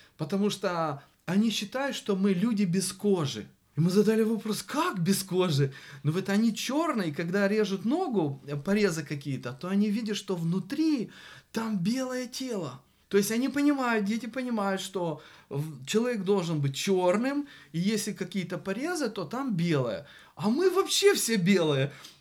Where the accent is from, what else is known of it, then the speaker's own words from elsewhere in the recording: Moldova; Мы с Молдавии знаем русский, молдавский язык